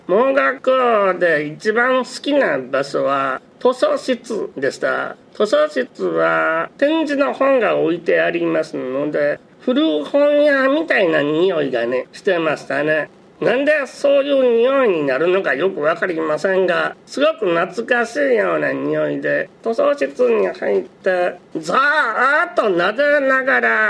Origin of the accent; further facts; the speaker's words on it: Hyogo, Japan; 私は兵庫県出身ですけれども